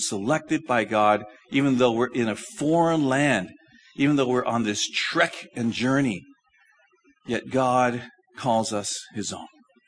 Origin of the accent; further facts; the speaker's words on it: Toronto, Ontario, Canada; born there; You know, I'm Canadian. I was born in Toronto, eh? And for many years, up until I was married, I was very proud to be a Canadian, eh?